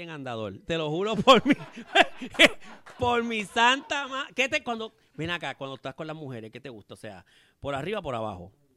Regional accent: Carolina, Puerto Rico; pues yo me crié en Carolina.

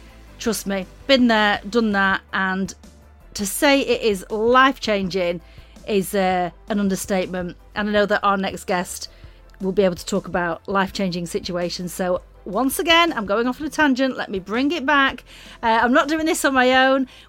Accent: North West England, United Kingdom; I am from Lancashire in the northwest of England.

